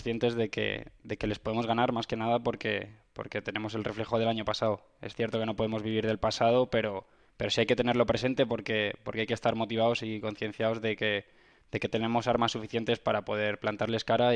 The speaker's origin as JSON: {"language": "Spanish", "town": "Madrid", "region": "Community of Madrid", "country": "Spain", "said": "soy de aquí de Madrid, lo conozco bien."}